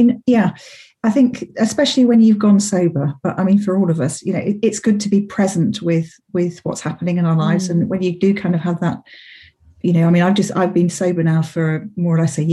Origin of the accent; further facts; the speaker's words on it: Doncaster, Yorkshire and the Humber, United Kingdom; now in Sussex, United Kingdom; I live in Sussex these days. I come from Yorkshire, born in Doncaster. And live on the edge of the South Downs